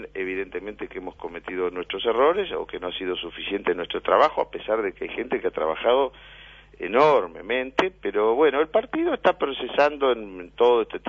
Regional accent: Rivera, Uruguay; yo espero siempre los resultados con mi gente, mi pueblo, Rivera, que no queda la vuelta a la esquina.

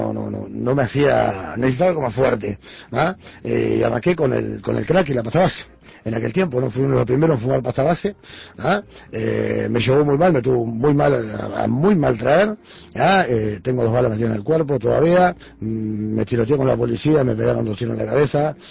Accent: Montevideo, Uruguay; Yo soy del Cementerio del Norte, del Cerrito de la Victoria, ¿no?

